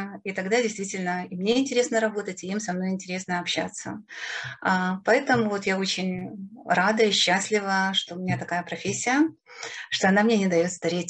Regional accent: Kyiv, Ukraine; я с Украины. Я из Киева. Киев – мой родной город. Мои предки жили в Киеве еще в конце XIX века, поэтому я киевлянка в энном количестве поколений.

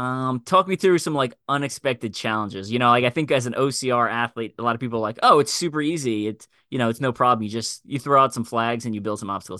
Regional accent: New York, United States; So I grew up on Long Island. So I'm originally East Coast and now I'm Midwest.

